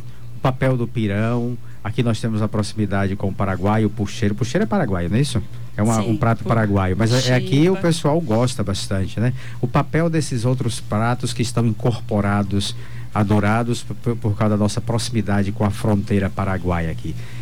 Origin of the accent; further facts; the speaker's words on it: Bahia, Brazil; Olha, aqui eu morei, eu sou baiano, né?